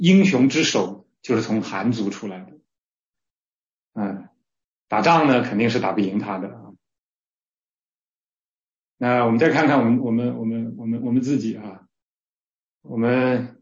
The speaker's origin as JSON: {"language": "Chinese", "country": "China", "said": "应该很多的圣经学者相信西尼人就是我们中国人的祖先。"}